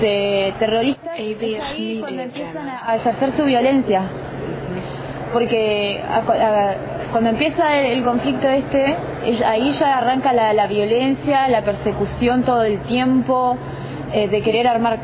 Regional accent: El Maitén, Chubut, Argentina; yo vengo de Chubut, allá al noroeste de Chubut, se llama un pueblito, el Maitén, un pueblito muy chiquitito. Yo vengo de una comunidad mapuche autónoma, vivimos al pie del Cerro León, más llamado Cerro Azul.

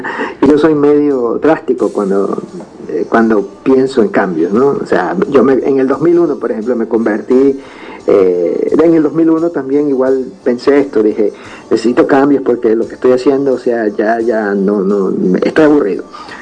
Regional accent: United States; also born or lived in Ecuador; yo nací en Ecuador, pero no viví en Ecuador. Mis padres me llevaron de 8 años a los Estados Unidos, o sea, 30 años en los Estados Unidos prácticamente. Crecí toda mi vida.

